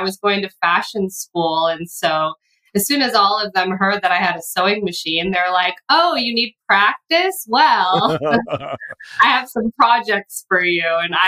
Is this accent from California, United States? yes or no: yes; San Francisco, California, United States; also born or lived in New York; I grew up in San Francisco, Bay Area.